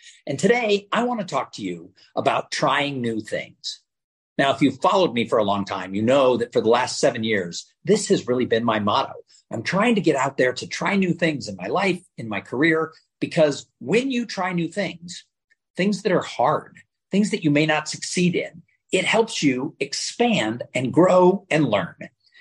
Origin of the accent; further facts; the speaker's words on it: Los Angeles, California, United States; I grew up in Los Angeles. I grew up about 20 miles away from Hollywood